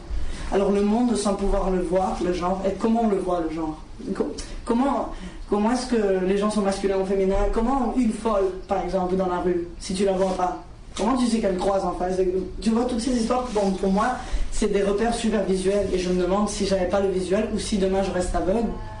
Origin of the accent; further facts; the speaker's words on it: Barcelona, Catalonia, Spain; French is a second language; j'ai 22 ans, je suis de Barcelone. Et à Barcelone, je travaille en tant que sociologue.